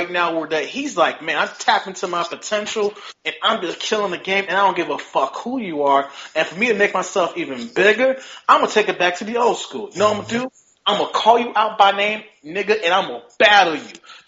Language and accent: English; West Coast, United States; I'm from the West Coast and it's always this East Coast bias shit.